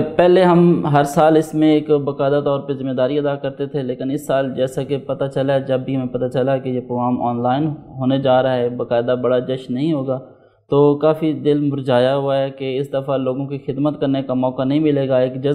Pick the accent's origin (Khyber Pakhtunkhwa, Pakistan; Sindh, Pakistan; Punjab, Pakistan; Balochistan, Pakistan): Punjab, Pakistan; Chichawatni; میرا تعلق چچے وطنی سے ہے